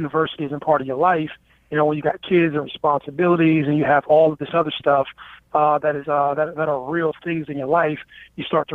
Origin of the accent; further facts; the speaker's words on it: Youngstown, Ohio, United States; You know, I ran with guys in my neighborhood. I come from Youngstown.